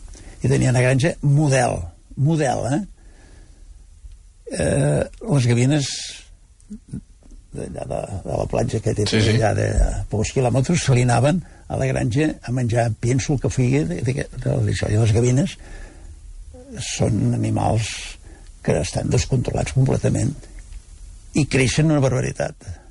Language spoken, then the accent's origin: Catalan; Valls, Catalonia, Spain; Jo soc de Tarragona, un poble molt maco que es diu Valls.